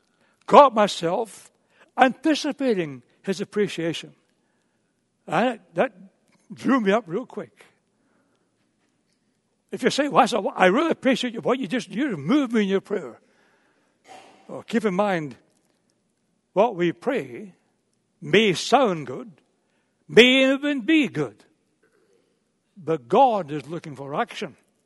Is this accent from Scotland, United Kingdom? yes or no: yes; Scotland, United Kingdom; when I grew up in Scotland